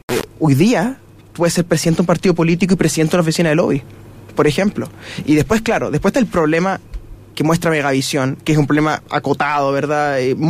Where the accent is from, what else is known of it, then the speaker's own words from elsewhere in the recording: Melipilla, Santiago Metropolitan, Chile; Soy de Milipilla